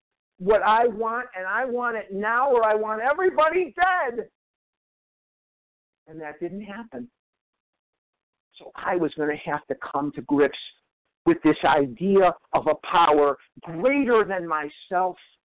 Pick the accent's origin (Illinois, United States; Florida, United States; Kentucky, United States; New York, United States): Illinois, United States; Chicago; I'm from Chicago.